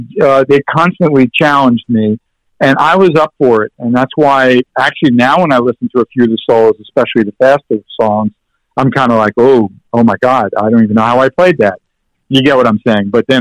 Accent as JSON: {"language": "English", "region": "New York", "country": "United States", "tie": "born or raised there", "said": "And Greenwich Village meant a lot to me growing up in New York."}